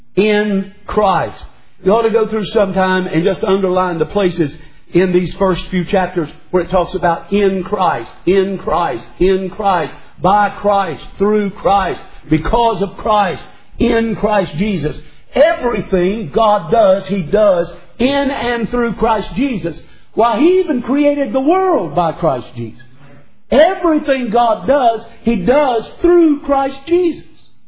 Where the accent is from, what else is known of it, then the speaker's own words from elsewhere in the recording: North Carolina, United States; also born or lived in Mississippi; By the way, I came from the South. I mean, North Carolina, Mississippi.